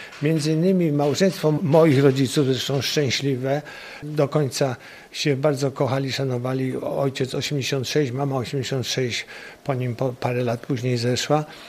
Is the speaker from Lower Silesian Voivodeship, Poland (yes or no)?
no; Minikowo, Kuyavian-Pomeranian Voivodeship, Poland; Ja się wychowywałem tutaj i na Minikowie się wychowywałem.